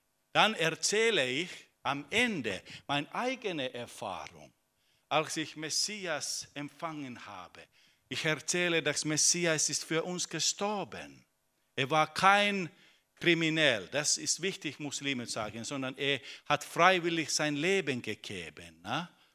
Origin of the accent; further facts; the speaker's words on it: Finland; German is a second language; Bei uns in Finnland, das ist getrennt, normale Leben und Religion. Ja? Religion ist Privatsache.